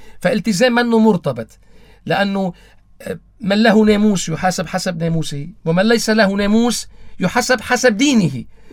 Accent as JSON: {"language": "Arabic", "country": "Lebanon", "said": "نحن عم نحكي من لبنان"}